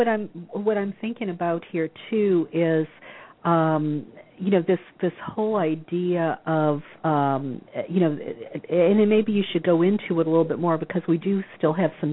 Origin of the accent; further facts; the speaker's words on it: Louisiana, United States; here in California, you know, this is a popular thing, but believe me, I come from Louisiana.